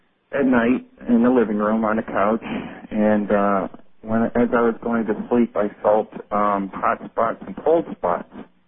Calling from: Syracuse, New York, United States; from Syracuse, New York.

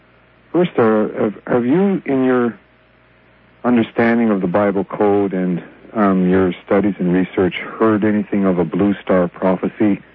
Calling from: Hornby Island, British Columbia, Canada; I'm calling from Hornby Island out on the west coast here, Canada.

